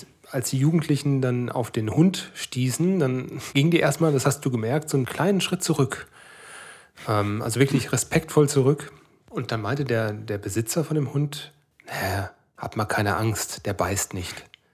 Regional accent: Kerpen, North Rhine-Westphalia, Germany; komme aus Kerpen natürlich.

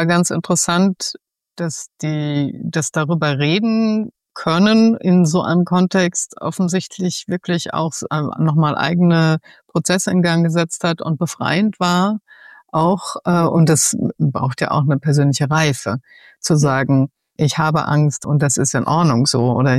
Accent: Germany; was wir als Deutsche ja auch gelernt haben, dass wir immer schön die Emotionen unterm Deckel halten sollen, immer schön ausgeglichen.

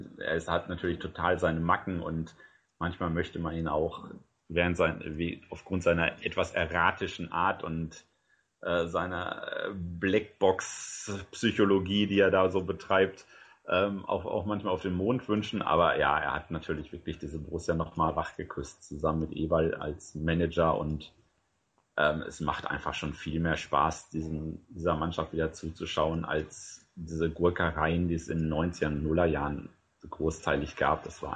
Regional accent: North Rhine-Westphalia, Germany; dazu bin ich auch noch in Westfalen aufgewachsen, wo man natürlich auch obrigkeitshörig und vaterhörig ist.

